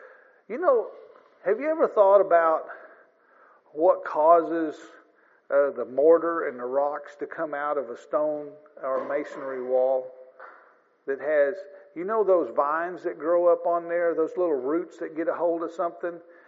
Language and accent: English; Missouri, United States; But I grew up in the Boot Hill of Missouri, and we had a lot of sand, we called it.